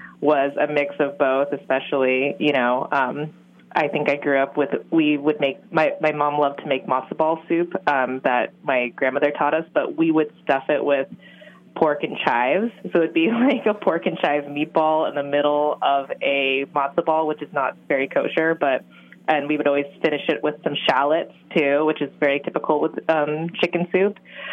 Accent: California, United States; And we moved around the U.S., but I grew up mostly in California.

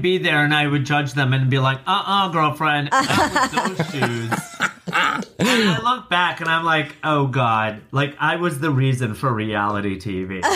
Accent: Rockford, Illinois, United States; oh, I grew up in Rockford, and they're like, what shithole place is that? And I'm like, oh, I grew up in Chicago.

